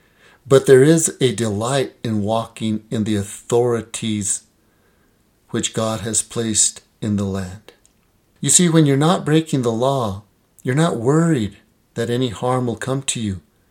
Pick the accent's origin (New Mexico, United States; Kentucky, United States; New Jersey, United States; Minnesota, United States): New Mexico, United States; Española; Growing up in Española, there was many trees along the border of our property on the farm because the Rio Chama was at its end, at the end of the property.